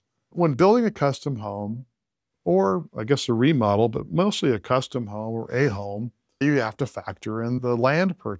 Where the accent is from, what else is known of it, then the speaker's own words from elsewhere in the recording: California, United States; I'm from California, so my mind's going to be a little distorted